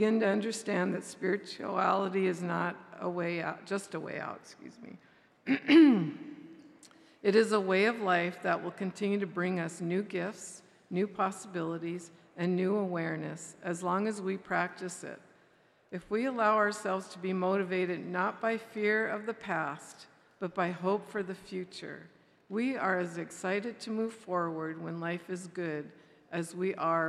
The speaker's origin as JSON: {"language": "English", "town": "Albuquerque", "region": "New Mexico", "country": "United States", "said": "I'm an addict from Albuquerque, New Mexico."}